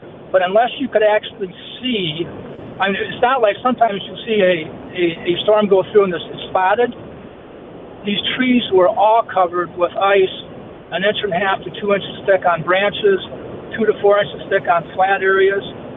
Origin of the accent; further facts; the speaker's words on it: Petoskey, Michigan, United States; So I'm from Petoskey originally.